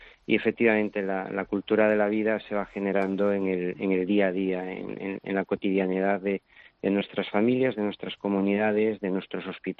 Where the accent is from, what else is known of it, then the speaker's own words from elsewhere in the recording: Galicia, Spain; Pero yo soy gallego, ¿no?